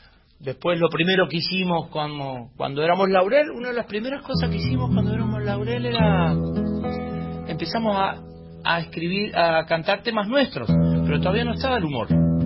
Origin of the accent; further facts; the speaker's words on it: Curuzú Cuatiá, Corrientes, Argentina; Ahí me junté con dos grandes melodistas cruzucuateños en mi pueblo, que es … inmensos melodistas de pueblo, pero Curuzú tuvo grandes músicos